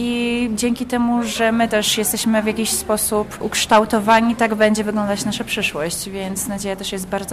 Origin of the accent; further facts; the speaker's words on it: Juszkowo, Pomeranian Voivodeship, Poland; jestem z Juszkowa